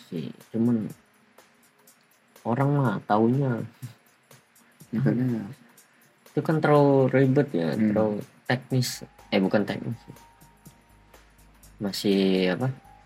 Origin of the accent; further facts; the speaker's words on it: Sintang, West Kalimantan, Indonesia; Saya sebagai warga Sintang kemarin pas Lebaran kan mau istilahnya mau berwisata kan.